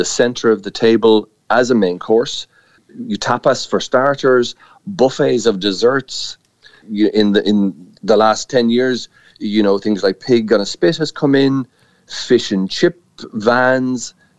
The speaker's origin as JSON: {"language": "English", "country": "Ireland", "said": "We are Irish. We are always local."}